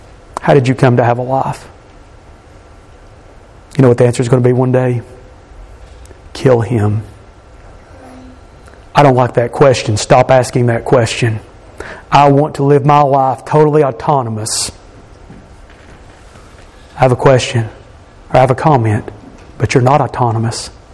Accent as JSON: {"language": "English", "town": "Knoxville", "region": "Tennessee", "country": "United States", "tie": "born there", "said": "I was born in Knoxville, Tennessee in 1981."}